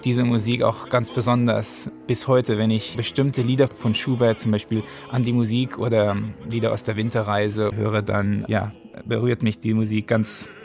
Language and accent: German; Italy; first language German; Denn ich bin ja in Italien geboren und aufgewachsen. Aber meine Muttersprache ist Deutsch. Ich habe immer im Deutsch mit meinen Eltern geredet.